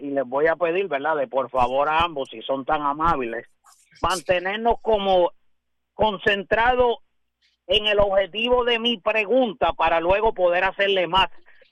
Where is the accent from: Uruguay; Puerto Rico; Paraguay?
Puerto Rico; nosotros como puertorriqueños